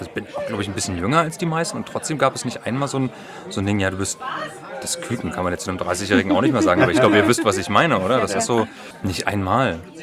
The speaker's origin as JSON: {"language": "German", "region": "Berlin", "country": "Germany", "tie": "born there", "said": "Bin geborener Berliner"}